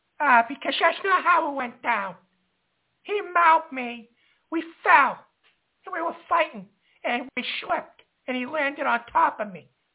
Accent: Bronx, New York, United States; from the Bronx.

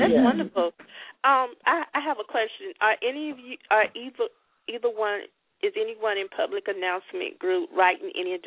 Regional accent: Florida, United States; Because I'm from Northwest Florida, and there's just not a lot.

